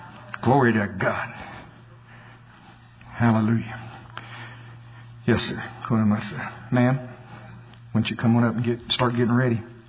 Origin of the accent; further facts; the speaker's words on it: Oklahoma, United States; I said, man, I'm from Oklahoma. I ain't never seen nothing like this, you know.